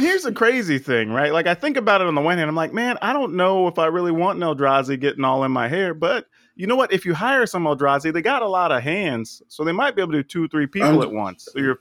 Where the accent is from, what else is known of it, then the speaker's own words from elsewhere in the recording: Texas, United States; Like, I grew up in Texas, and it's already hot.